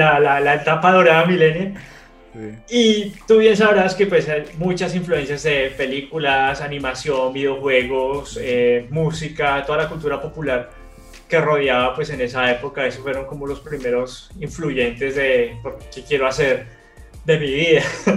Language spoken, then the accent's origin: Spanish; Colombia; yo soy originalmente de Colombia, somos vecinos.